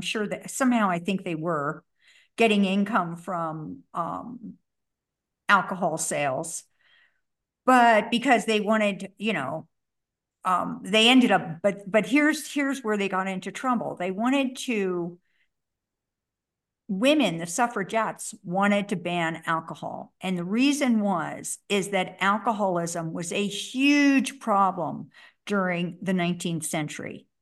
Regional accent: Maryland, United States; Maryland, my home state, didn't ratify until 1941.

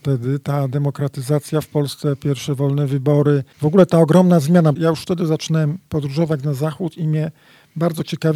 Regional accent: Sosnowiec, Silesian Voivodeship, Poland; pochodził z Sosnowca, tak jak ja. Ja się urodziłem w Sosnowcu, tam moi rodzice mieszkali przez wiele lat. Moja mama do dzisiaj tam mieszka.

